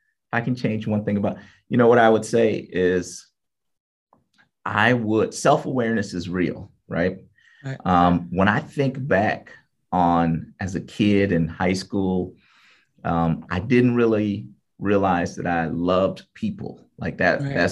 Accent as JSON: {"language": "English", "town": "Evanston", "region": "Illinois", "country": "United States", "tie": "born or raised there", "said": "I grew up in Evanston, just so you know. And so Evanston, Illinois, Northwestern."}